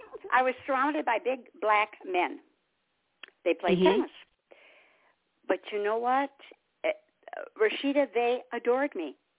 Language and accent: English; Detroit, Michigan, United States; because I was born and raised in Detroit. And, tough city, very tough city.